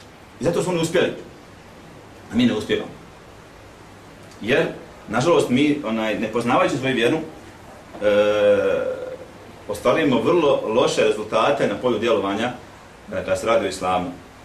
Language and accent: Bosnian; Bosnia & Herzegovina; Ko je kriv za stanje ovdje kod nas u Bosni? Šta mislite vi ko je kriv? Ko snosi odgovornost? Mi Bosanci ili neko drugi?